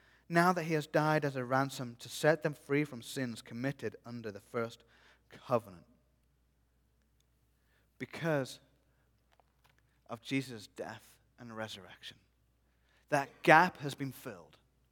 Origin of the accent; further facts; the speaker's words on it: United Kingdom; well, technically, I'm from Britain, and we drive in miles per hour.